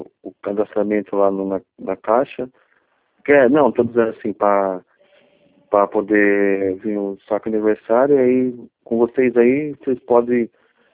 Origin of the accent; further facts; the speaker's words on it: Matão, São Paulo, Brazil; eu sou de Matão, né? Eu sou aqui de Matão.